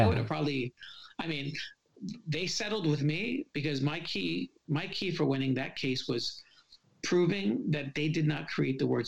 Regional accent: New York, United States; I don't, you know, I'm a New Yorker.

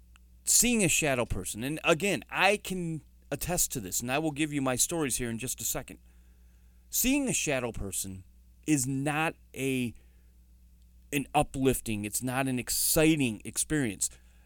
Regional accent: Saginaw, Michigan, United States; I grew up in Saginaw, Michigan, Saginaw Township, Michigan, and we lived in a house that was not entirely old as I was growing up.

